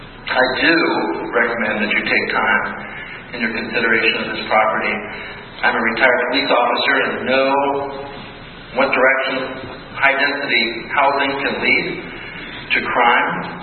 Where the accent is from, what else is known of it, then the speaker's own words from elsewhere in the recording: Ravenwood, Ohio, United States; And I grew up since 1976 in Ravenwood and moved later when I moved on to college.